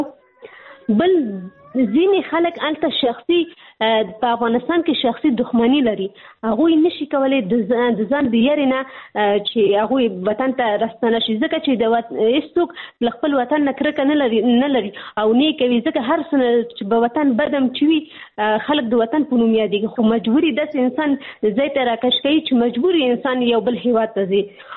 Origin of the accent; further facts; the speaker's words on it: Pakistan; زه په پاکستان کې پیدا شوی یم، هلته مې ژوند تېر کړی، تر لسنس نه پورې ما درس ویلی